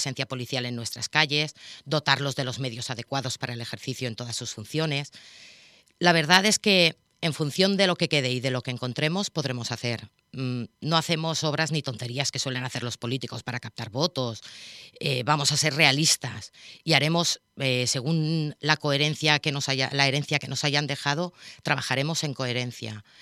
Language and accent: Spanish; Villarreal, Valencian Community, Spain; soy una ciudadana de Villarreal